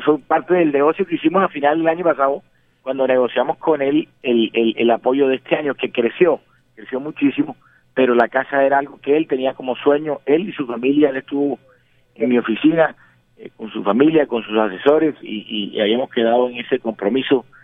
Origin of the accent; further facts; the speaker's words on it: Barranquilla, Atlántico, Colombia; feliz como todo barranquillero, feliz como todo colombiano